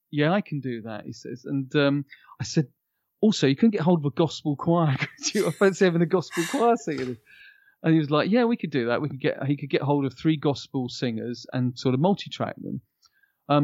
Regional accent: East of England, United Kingdom; I came from Hertfordshire, actually.

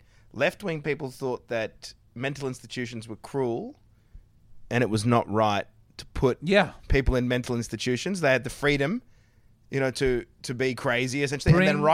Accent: Australia; as an Australian

